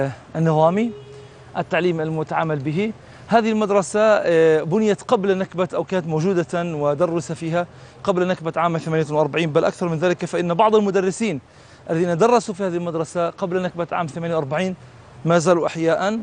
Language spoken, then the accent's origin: Arabic; Palestine; وانتشرت في بلادنا فلسطين بشكل كبير